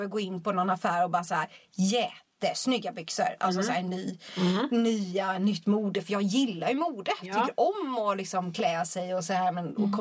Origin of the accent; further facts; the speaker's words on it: Småland, Sweden; now in Stockholm, Sweden; Jag vet inte varför jag flyttade Stockholm från Småland överhuvudtaget.